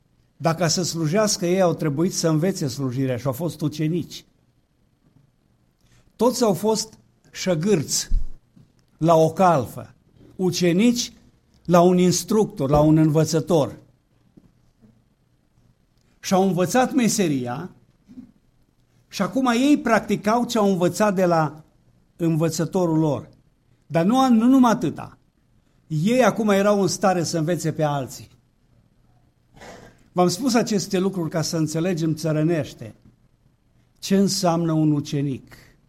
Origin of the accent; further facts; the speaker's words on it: Moldova Nouă, Caraș-Severin, Romania; born there; M-am născut în Banatul de Sud, în zona Moldova Nouă, și acolo, pe o zonă de 50 de kilometri pătrați cel puțin, este o arie multietnică.